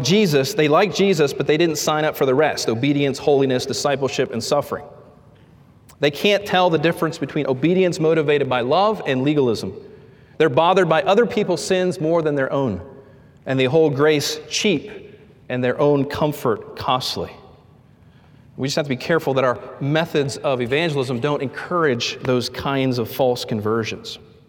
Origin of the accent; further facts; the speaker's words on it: Pittsburgh, Pennsylvania, United States; because I grew up in the Pittsburgh area, everybody was a Steelers fan.